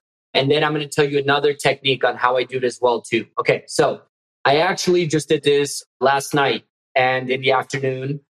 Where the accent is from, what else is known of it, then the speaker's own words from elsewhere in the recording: Miami, Florida, United States; So now I put in this conversation, I'm from Miami, I'm Cuban.